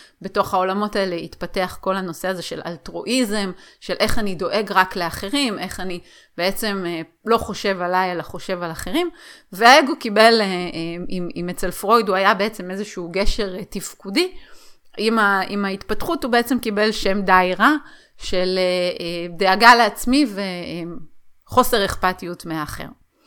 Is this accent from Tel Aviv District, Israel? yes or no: no; Haifa, Haifa District, Israel; born there; אני אישה, אני יהודיה, נולדתי בישראל, כל מיני מאפיינים שמאפיינים את הדמות הזו שאותה נשמה שלי בחרה לחוות. הנשמה שלי היא לא … הנשמה שלי היא לא נולדה בחיפה